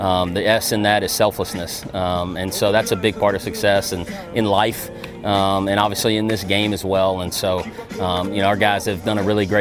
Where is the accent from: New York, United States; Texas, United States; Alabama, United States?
Texas, United States; In West Texas, we're from East Texas, where it's kind of normal, but in West Texas, the wind's blowing every day, maybe 50 miles an hour.